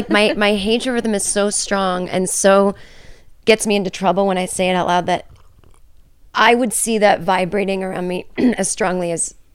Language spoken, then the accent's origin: English; Massachusetts, United States; I swear that's where we're from. We're from Massachusetts.